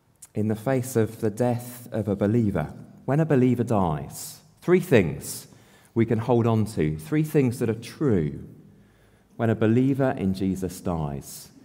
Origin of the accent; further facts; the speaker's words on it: Kidderminster, West Midlands, United Kingdom; I grew up in Kidderminster, which is where he had the majority of his ministry. I used to walk past a statue of him on my way to school every day.